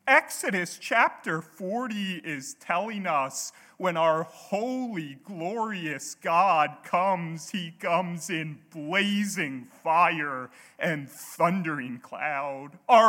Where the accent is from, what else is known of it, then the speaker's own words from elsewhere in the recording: the South, United States; now in Australia; As I'm sure you can tell, I'm not an Aussie. I grew up in America. I grew up in the deep south.